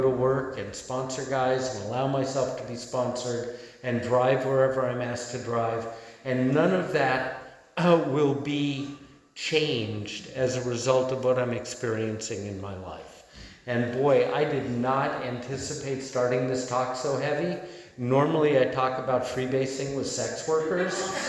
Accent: California, United States; So I grew up in the San Fernando Valley. That didn't cause my alcoholism.

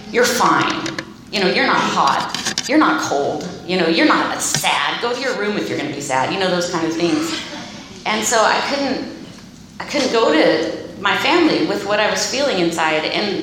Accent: Arroyo Grande, California, United States; from Arroyo Grande, and I'm an alcoholic.

